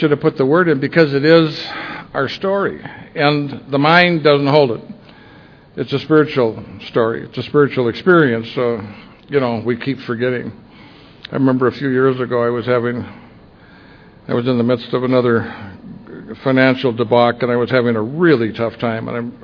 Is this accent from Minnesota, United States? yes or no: yes; St. Paul, Minnesota, United States; Born and raised in St. Paul, Minnesota, one of seven kids. Born and raised in a Catholic ghetto.